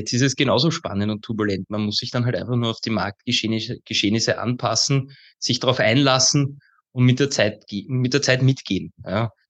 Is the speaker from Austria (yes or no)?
yes; Baden, Lower Austria, Austria; also born or lived in Vienna; now in Wiener Neustadt, Austria; Ich bin ursprünglich ein gebürtiger Wiener, bin aber im Raum Baden bei Wien aufgewachsen und lebe nun seit schon gut über 11, 12 Jahren in Wiener Neustadt in Niederösterreich.